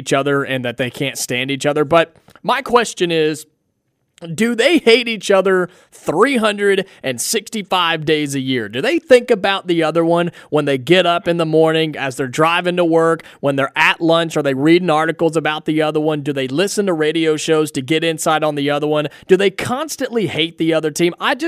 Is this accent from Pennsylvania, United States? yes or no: no; Ohio, United States; also born or lived in Alabama; I grew up in Ohio for most of my time, but I was born and raised an Auburn fan. I'm from the state of Alabama. All my family's down here.